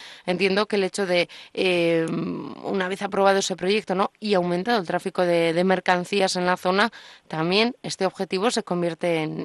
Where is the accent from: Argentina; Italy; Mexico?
Italy; accent: Italian; mi acento me delata, obviamente es italiano, ¿no?